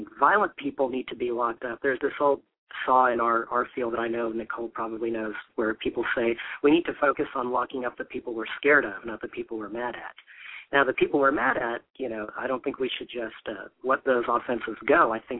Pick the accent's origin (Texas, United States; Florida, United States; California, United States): Texas, United States; I'm talking to you from Texas. It's my home state.